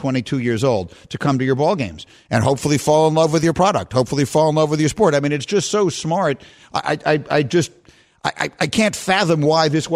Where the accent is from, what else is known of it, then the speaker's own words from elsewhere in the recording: New York City, New York, United States; moved away as an adult; also born or lived in Evanston; I grew up in New York City, was as New York a kid as you could possibly be.